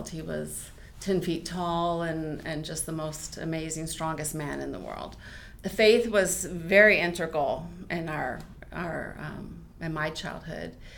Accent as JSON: {"language": "English", "region": "Pennsylvania", "country": "United States", "tie": "born there", "also_born_or_lived": "Tallahassee", "said": "Well, I was born in Pennsylvania."}